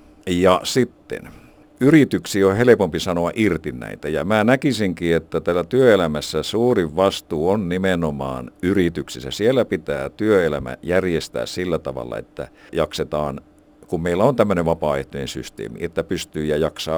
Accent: Alajärvi, South Ostrobothnia, Finland; kun mä oon Alajärveltä kotoisin, niin mä todella harrastin ruotsia siellä ja se on todella hyvä.

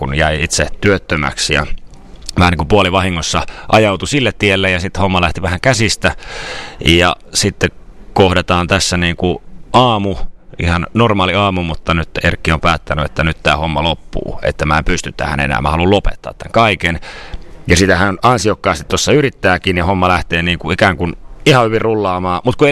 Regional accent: Miehikkälä, Kymenlaakso, Finland; now in Helsinki, Finland; on 34-vuotias freelance-näyttelijä, helsinkiläinen, 10 vuotta asunut Helsingissä ja sitten mä oon kotoisin sellaisesta maalaiskunnasta kuin Miehikkälä, jossa mulla on edelleen pieni kesämökki, saunamökki joen rannalla

